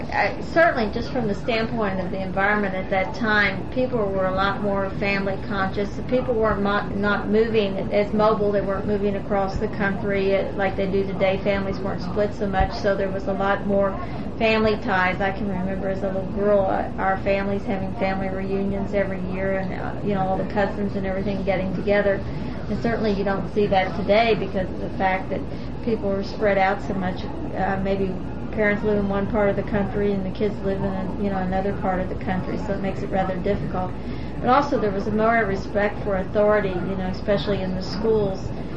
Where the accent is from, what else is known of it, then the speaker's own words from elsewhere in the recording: Cincinnati, Ohio, United States; even though I grew up in Cincinnati, I lived in a suburb of Cincinnati that was all white, and I really did not go to school with any black children